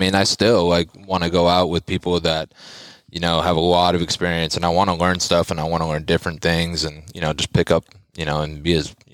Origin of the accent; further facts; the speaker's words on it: Litchfield Park, Arizona, United States; Yep, I was born over here in Litchfield Park.